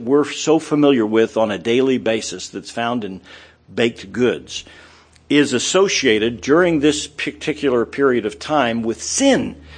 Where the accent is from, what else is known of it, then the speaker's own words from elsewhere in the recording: Scotland, United Kingdom; I mean, I'm Scottish, you know.